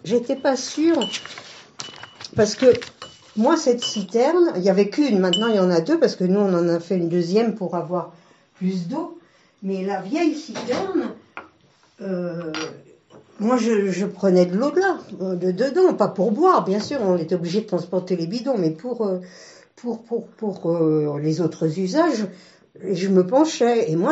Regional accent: Paris, Île-de-France, France; born there; Je suis née à Paris en 48

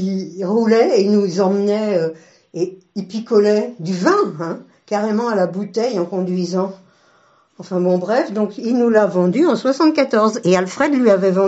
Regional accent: Paris, Île-de-France, France; born there; Je suis née à Paris en 48

